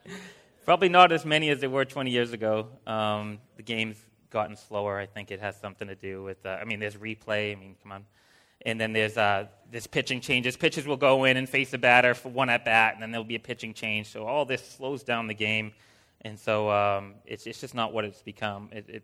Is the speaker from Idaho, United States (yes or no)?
no; Lynn, Massachusetts, United States; I was born and raised in Lynn. I was actually born in Lynn Hospital, actually, too, so I spent a lot of time in Lynn.